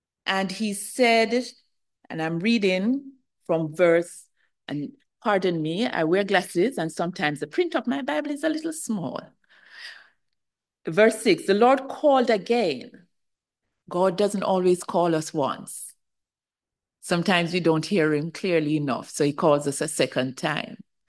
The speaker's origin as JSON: {"language": "English", "country": "Jamaica", "said": "I'm from Jamaica."}